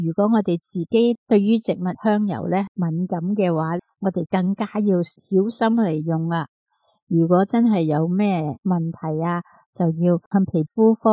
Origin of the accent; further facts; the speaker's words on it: China; 仲有我哋中国人成日食嘅蒸鱼要落嘅。